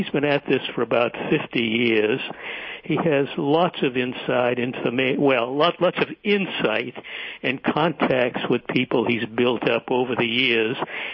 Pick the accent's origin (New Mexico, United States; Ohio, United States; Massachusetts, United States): Massachusetts, United States; Boston; I was a kid, and growing up in Boston and the coastal area, so there was an amusement.